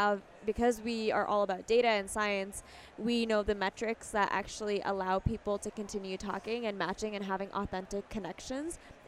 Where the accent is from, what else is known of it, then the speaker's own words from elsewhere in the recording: Pakistan; especially coming from my background. I'm Pakistani.